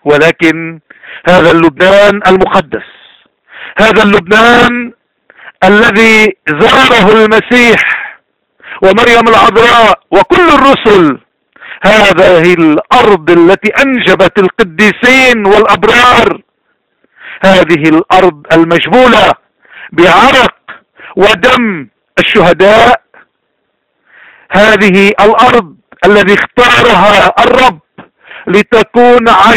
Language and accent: Arabic; Lebanon; من أجل أن نخلص كلبنانيين ومعنا يخلص لبنان ويتخلص